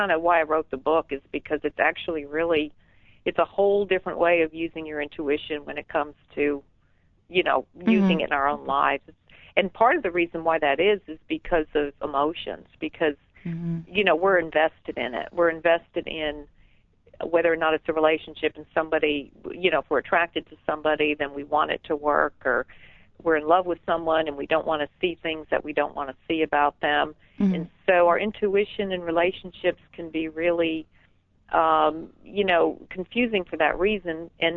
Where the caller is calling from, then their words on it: North Carolina, United States; I'm in North Carolina.